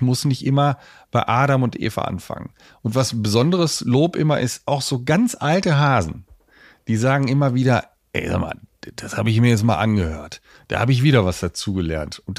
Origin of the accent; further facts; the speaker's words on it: Hameln, Lower Saxony, Germany; born there; ich fange an im Jahr 1974, das Weltmeisterjahr. Da bin ich nämlich geboren in Hameln im Weserbergland.